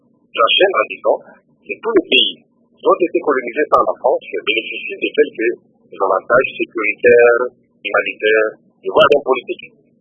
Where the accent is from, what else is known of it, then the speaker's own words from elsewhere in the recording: DR Congo; nous, ici, chez nous, au Congo